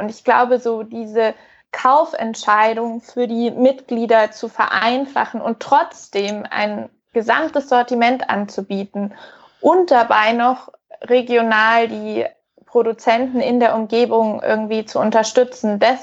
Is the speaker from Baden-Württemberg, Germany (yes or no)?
no; Munich, Bavaria, Germany; Ich bin gebürtige Münchnerin, bin 32 Jahre